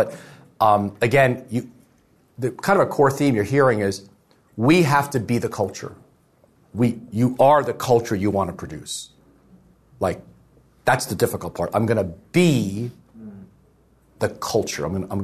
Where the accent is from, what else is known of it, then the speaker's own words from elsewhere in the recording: New York, United States; Honestly, we're from New York